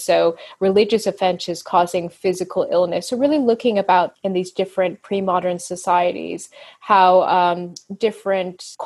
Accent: North Carolina, United States; also born or lived in Midwest / United Kingdom; I am from North Carolina, but I've traveled a lot, you know, spending time in the Midwest where I've now settled, but also time in the UK where I did my doctoral degree.

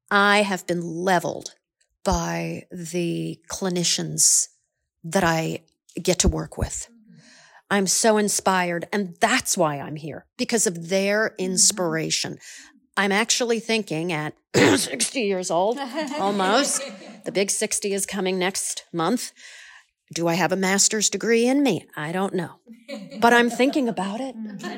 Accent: Phoenix, Arizona, United States; I'm from Phoenix, Arizona.

